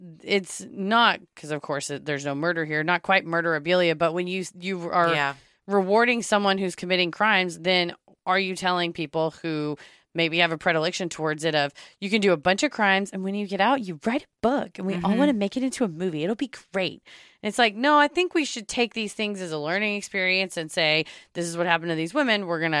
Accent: Norway; I started in my home country of Norway.

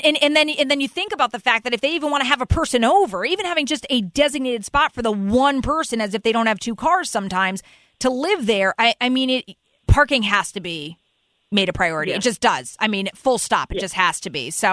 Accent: Connecticut, United States; because I grew up and am born and raised in Fairfield County.

